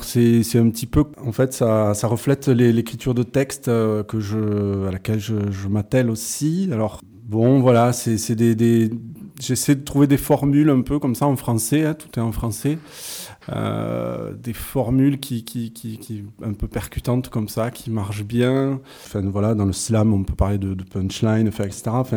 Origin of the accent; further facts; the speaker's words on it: Occitanie, France; Moi je suis originaire d'Ariège